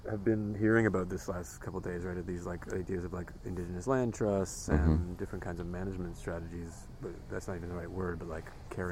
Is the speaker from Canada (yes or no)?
yes; Ontario, Canada; I'm not from mm-hmm. this area, I'm from Southern Ontario originally